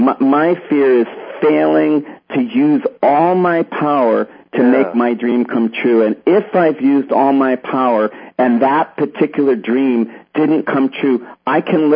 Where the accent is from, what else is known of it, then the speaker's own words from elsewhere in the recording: Connecticut, United States; also born or lived in New York City; I was born in New York City, grew up in Connecticut